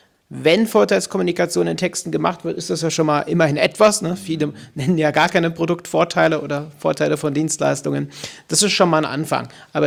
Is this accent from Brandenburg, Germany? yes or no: no; Cologne, North Rhine-Westphalia, Germany; bei uns in Köln